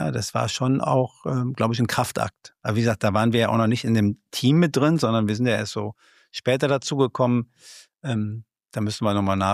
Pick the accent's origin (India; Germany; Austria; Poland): Germany; Rösrath, North Rhine-Westphalia; also ich komme persönlich aus Rösrath, ja, also wir reisen dann auch immer an und machen das.